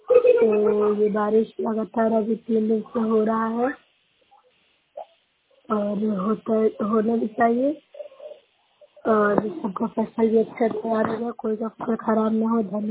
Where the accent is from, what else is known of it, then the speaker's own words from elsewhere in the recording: Bihar, India; मैं नौ से अबलग से हूँ, जिला नालंदा के निवासी हूँ।